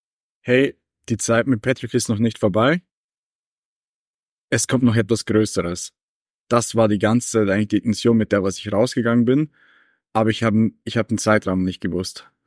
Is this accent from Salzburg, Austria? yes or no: no; Vorarlberg, Austria; ich komme aus Vorarlberg und die Schweiz ist halt direkt anliegend bei uns